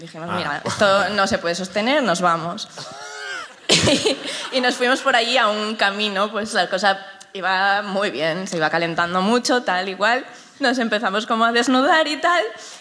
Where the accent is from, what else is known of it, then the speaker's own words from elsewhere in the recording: Gijón, Asturias, Spain; De Gijón.